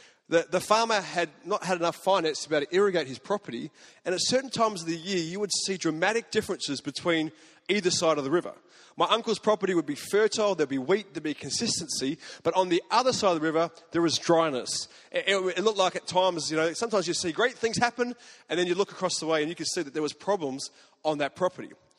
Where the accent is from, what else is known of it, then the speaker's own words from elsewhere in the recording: Sydney, New South Wales, Australia; I grew up in Sydney, so I wasn't anywhere really near a farm